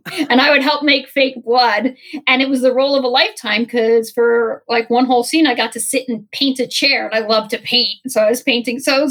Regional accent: New Jersey, United States; And even though, you know, she was from Philly, I was from Jersey, but we were both going on so many auditions.

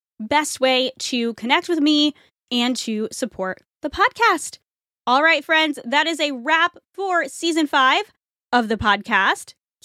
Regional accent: New England, United States; I'm from New England, and I have said you guys my entire life.

